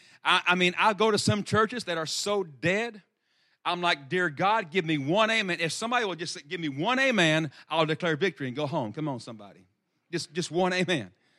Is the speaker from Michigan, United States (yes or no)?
no; Arkansas, United States; The Delta country where they raise in Stuttgart, Arkansas, which is only 10 miles from my hometown, is the rice capital of the world.